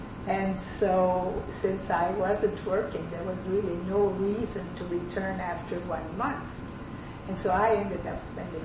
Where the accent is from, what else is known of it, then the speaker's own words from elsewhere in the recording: Hull, Quebec, Canada; also born or lived in Ottawa; I was born in Hull, which is across the bridge from Ottawa in Quebec. I was brought up in Quebec, educated in French.